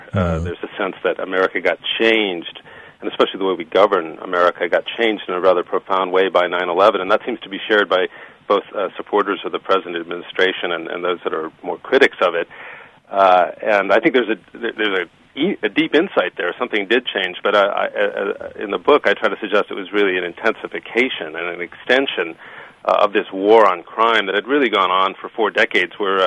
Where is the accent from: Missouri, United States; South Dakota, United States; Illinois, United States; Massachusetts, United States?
Illinois, United States; Chicago; Ooh, I was born on the south side of Chicago.